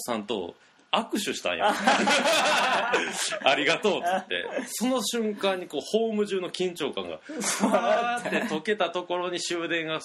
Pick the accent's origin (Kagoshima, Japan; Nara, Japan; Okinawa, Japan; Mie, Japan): Mie, Japan; also born or lived in Osaka / Kyoto / Tokyo; 僕、三重県で生まれ育って、予備校大阪で学生時代京都で、で京都で大学卒業してからもしばらく住んで東京に出てきたりとかしてて